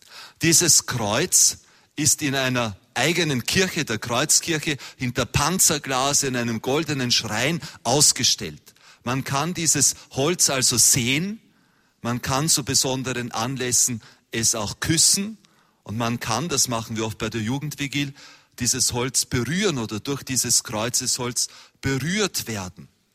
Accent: Austria; In Österreich sagen wir viel Ehr, viel G'scher.

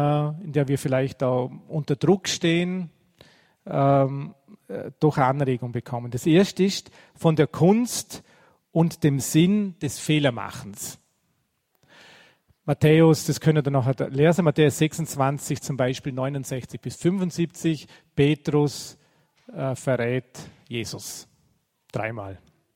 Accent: Vorarlberg, Austria; aber bei uns in Vorarlberg, in der Gegend, wo ich herkomme, da redet man eigentlich nicht über die Probleme, die man hat.

